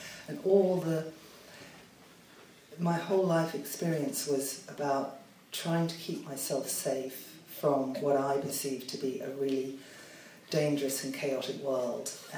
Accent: Australia; my story is that I'm from Australia, and I was, you know, born into a family that was, you know, bohemian

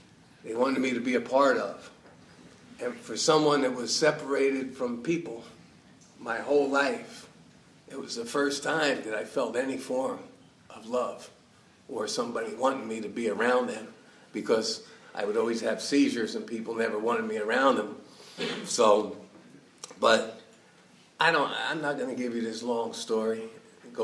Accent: New Jersey, United States; now in Miami, United States; I was born and raised in Jersey, but I live in Miami now.

